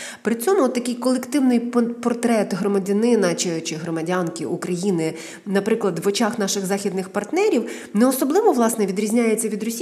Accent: Japan; Ukrainian is a second language; я як японка

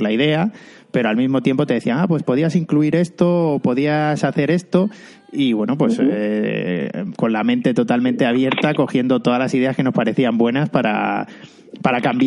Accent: Extremadura, Spain; ya sabes que yo soy de Extremadura y que llevo a mi tierra dentro

